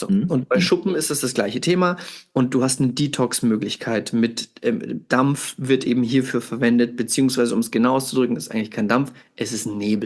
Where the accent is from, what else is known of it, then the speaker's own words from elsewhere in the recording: Italy; German is a second language; Wenn ich bei mir, ich bin ja Italiener